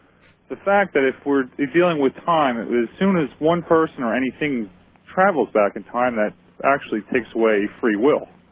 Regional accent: Philadelphia, Pennsylvania, United States; I'm from Philadelphia, and I know you're talking much about time travel

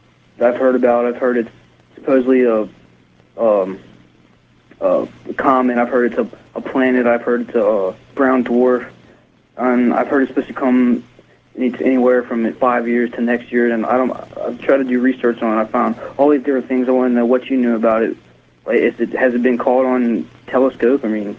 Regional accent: Kentucky, United States; I'm from Kentucky.

